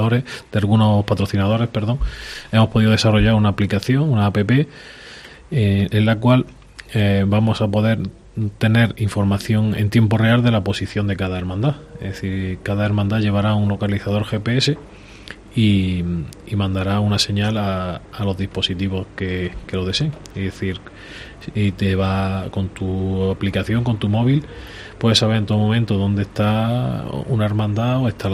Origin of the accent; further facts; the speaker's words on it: Guadix, Andalusia, Spain; los que claro, somos de Guadí